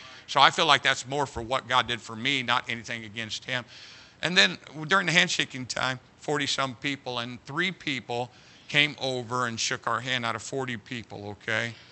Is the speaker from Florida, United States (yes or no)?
no; Indiana, United States; I'm from Indiana.